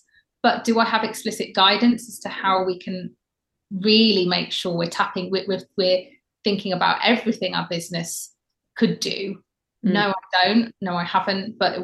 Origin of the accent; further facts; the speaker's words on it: Wales, United Kingdom; I should know this being a Welsh woman myself, but I am not very in touch with the Welsh system anymore.